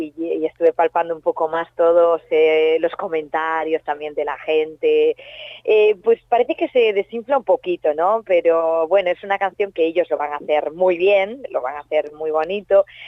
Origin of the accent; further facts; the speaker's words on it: Galicia, Spain; yo que soy gallega más aún